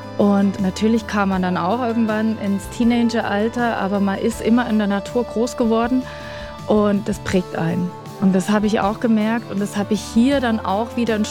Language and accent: German; Dresden, Saxony, Germany; now in Staudach, Germany; bin verheiratet mit einem Mann, der hier aus Bayern kommt, weil ich komme ursprünglich aus Dresden. Wir haben zusammen 3 Kinder und wohnen tatsächlich jetzt seit 10 Jahren in Staudach.